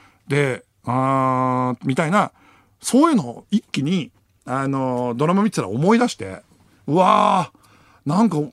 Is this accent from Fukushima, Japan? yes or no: yes; Fukushima, Japan; 俺訛ってないと思ってたから、じゃんとか使ってたし。で、あ、俺訛ってるんだと思って、で、 女の子とも喋れないし、方言も抜けてないと思ったから、その福島の同じ高校だった連中で